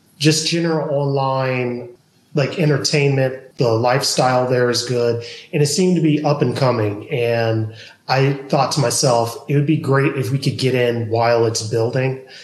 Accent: Georgia, United States; I'm originally from Georgia.

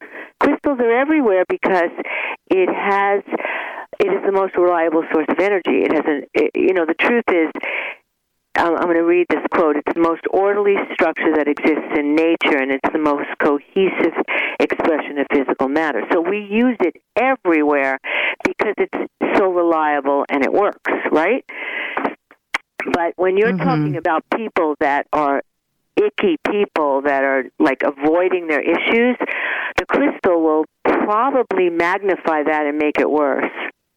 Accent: New York, United States; And you can tell I'm from New York.

